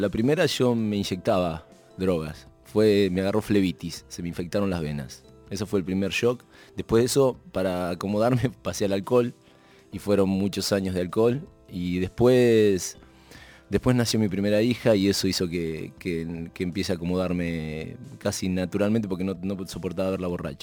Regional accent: Junín, Buenos Aires Province, Argentina; born there; now in La Plata, Argentina; Hay de 6 músicos que estamos arriba del escenario, 4 nacimos en Junín, pero la banda es platense.

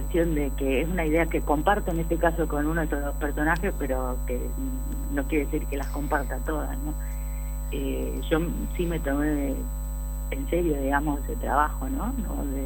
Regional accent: Orán, Salta, Argentina; yo no nací en Rosario, pero viví los años de mi infancia y mi adolescencia en una ciudad muy chiquita que se llama Orán, en la provincia de Salta.

